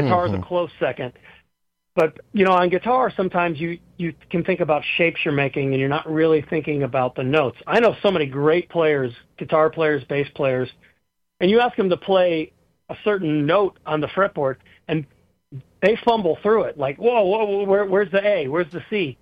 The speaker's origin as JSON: {"language": "English", "town": "Cleveland", "region": "Ohio", "country": "United States", "tie": "born or raised there", "said": "And I was a kid from Cleveland."}